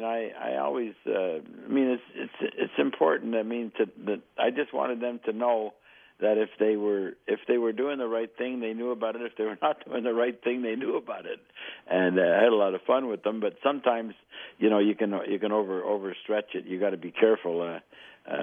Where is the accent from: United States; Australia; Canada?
Canada; Montreal, Quebec; I grew up in Montreal, and I mean, we played all sports in those days